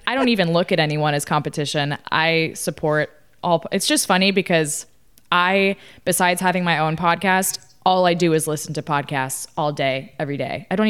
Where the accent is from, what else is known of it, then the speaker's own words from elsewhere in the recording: Austin, Texas, United States; I grew up in Austin, Texas, and I went to college at TCU